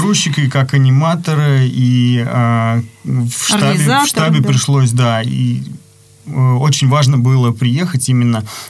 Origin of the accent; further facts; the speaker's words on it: Vladimir, Vladimir Oblast, Russia; и я из Владимира.